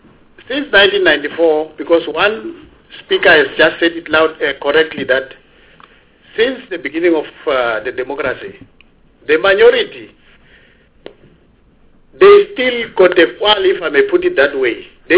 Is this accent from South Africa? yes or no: yes; South Africa; I'm a South African.